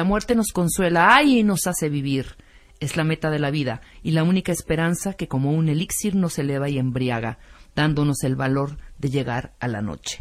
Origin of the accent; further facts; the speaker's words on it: Chiapas, Mexico; pero yo, como soy de Chiapas, digo